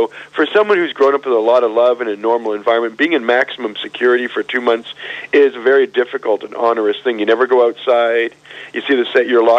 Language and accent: English; Canada; It's not related to the fact that I'm Canadian and did all my activities in Canada.